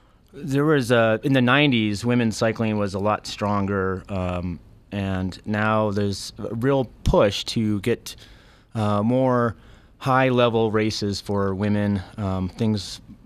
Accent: Chicago, Illinois, United States; Well, I started racing bikes at the age of 13. I grew up in Chicago. And I came out here every summer throughout high school to race my bike.

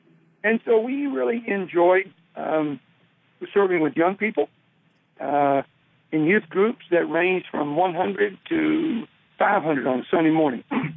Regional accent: Dallas, Texas, United States; All righty. I grew up in Dallas, Texas.

